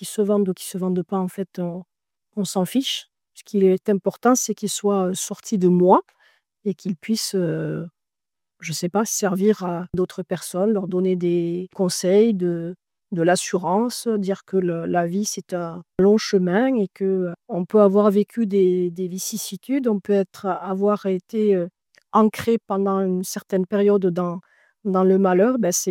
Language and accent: French; Albi, Occitanie, France; moi, je venais d'une petite ville d'Albi.